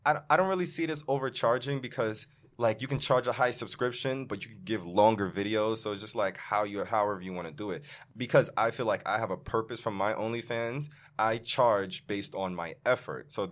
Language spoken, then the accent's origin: English; Jamaica